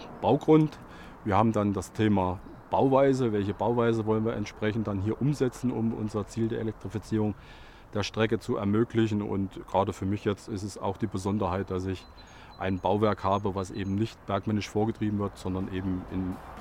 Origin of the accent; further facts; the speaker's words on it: Thuringia, Germany; Ich bin in Südthüringen groß geworden